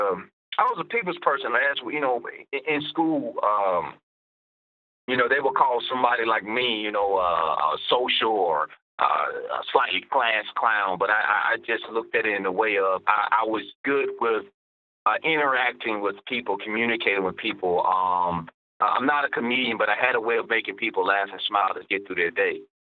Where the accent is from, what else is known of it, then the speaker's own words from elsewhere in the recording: Birmingham, Alabama, United States; You know, again, I'm from Birmingham, and I'm an 80s baby, so that's given my age.